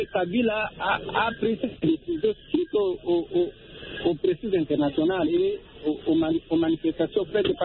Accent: Eastern DRC, DR Congo; Nous sommes de l'Est.

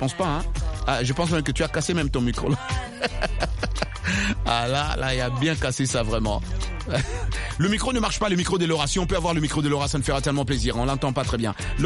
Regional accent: Kinshasa, DR Congo; tu sais ce qu'on dit chez moi à Kinshasa

